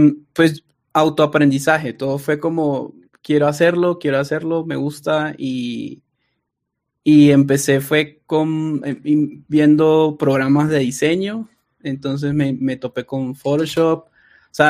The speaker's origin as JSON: {"language": "Spanish", "country": "Venezuela", "said": "Bueno, pues para quienes no saben, soy de Venezuela."}